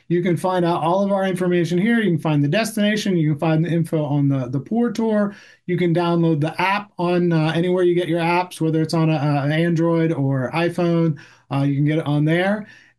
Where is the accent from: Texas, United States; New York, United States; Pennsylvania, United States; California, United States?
Pennsylvania, United States; Berlin; I grew up in Somerset County in a town called Berlin